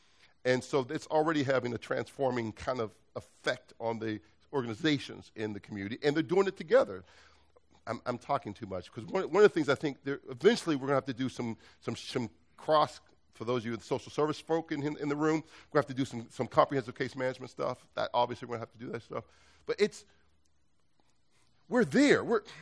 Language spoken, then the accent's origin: English; Homewood, United States; When I grew up in Homewood, the doctor lived down the street. The lawyer lived across the street. The dentist lived around the corner.